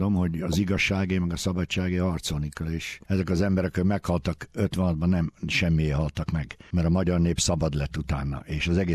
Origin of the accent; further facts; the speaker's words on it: Hungary; now in Australia; Nekem Ausztrália csak jót adott, de én soha nem felejtem a hazámat. Én onnan jöttem, én mai napig magyar vagyok, úgyis halok meg, mint magyar